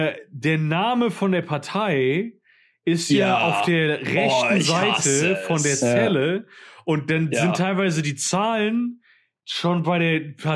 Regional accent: Germany; Sorry, ich bin in Deutschland zur Schule gegangen.

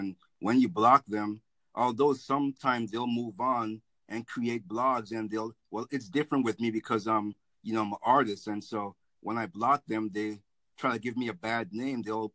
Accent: Massachusetts, United States; Well, yeah, I'm from Massachusetts. That's in the United States

